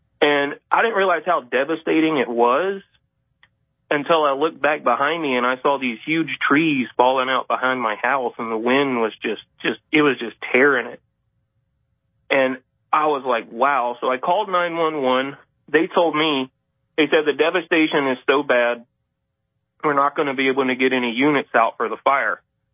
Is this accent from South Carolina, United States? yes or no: yes; Pickens, South Carolina, United States; I'm from Pickens, South Carolina.